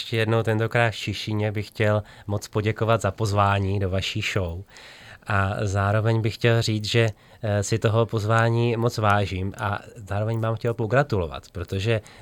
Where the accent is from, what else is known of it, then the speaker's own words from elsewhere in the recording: Prague, Czechia; I grew up in Prague. Uh-huh. I was born in Prague.